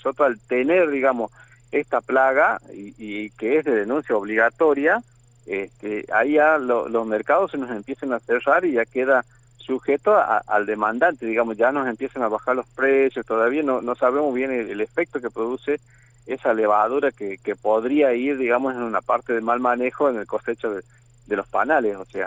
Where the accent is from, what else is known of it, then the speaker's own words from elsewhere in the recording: Argentina; como argentinos